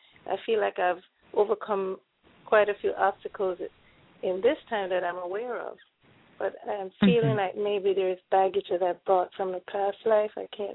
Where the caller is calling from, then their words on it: Connecticut, United States; I'm calling from Connecticut.